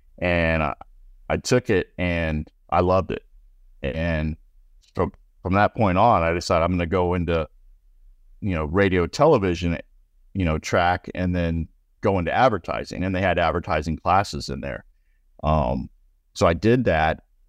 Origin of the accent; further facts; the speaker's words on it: Indiana, United States; now in Florida, United States; But I grew up in Indiana until I was 13, and I always wanted to go to IU.